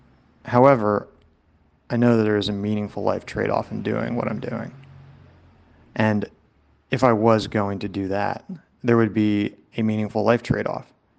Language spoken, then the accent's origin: English; Corpus Christi, Texas, United States; now in London, United Kingdom; I'm from Corpus Christi, Texas. I live in London.